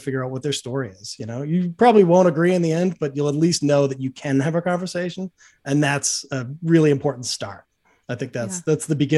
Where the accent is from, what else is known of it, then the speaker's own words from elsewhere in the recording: Boston, Massachusetts, United States; now in New York, United States; You know, I'm like, I grew up in Boston. I live in New York. I'm kind of moderate liberal, but I'm definitely like a Northeastern liberal in a lot of ways.